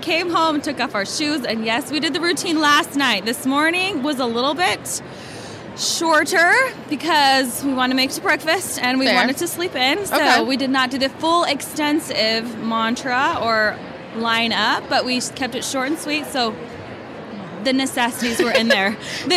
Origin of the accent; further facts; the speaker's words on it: Utah, United States; also born or lived in Hawaii; I'm from Utah. Lived in Hawaii for a little while. Came back.